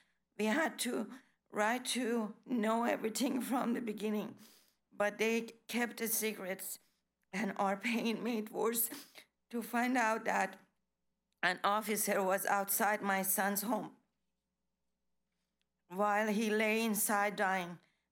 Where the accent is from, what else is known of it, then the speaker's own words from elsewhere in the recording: Gainesville, Florida, United States; English is a second language; I'm from Gainesville.